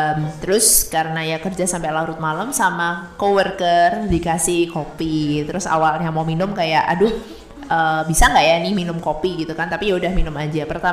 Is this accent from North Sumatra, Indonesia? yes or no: no; Semarang, Central Java, Indonesia; jadi aku aslinya dari Semarang